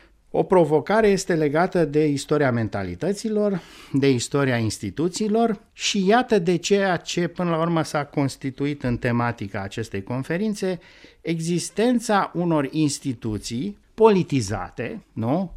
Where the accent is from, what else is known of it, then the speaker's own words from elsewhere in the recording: Romania; eu vin din România